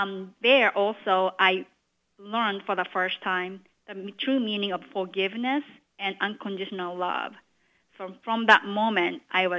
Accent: Japan; I was born and raised in Japan, but I wasn't really introduced to the practices of Buddhism.

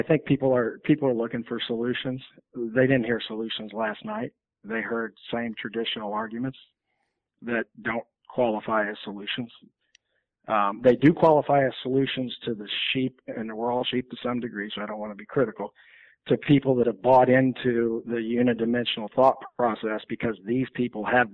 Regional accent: Illinois, United States; moved away as an adult; now in California, United States; Just like I'm from Illinois and I came out to California after college.

